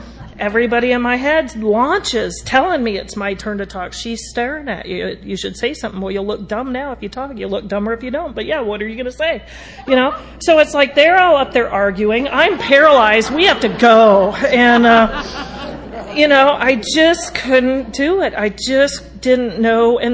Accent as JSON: {"language": "English", "region": "Ohio", "country": "United States", "tie": "born or raised there", "also_born_or_lived": "California", "said": "and I grew up in Ohio. That was my first resentment. I didn't want to be from Ohio."}